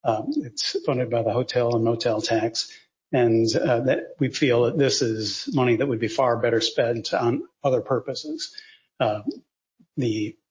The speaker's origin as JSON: {"language": "English", "region": "Michigan", "country": "United States", "said": "I come from the Rust Belt as well, Michigan."}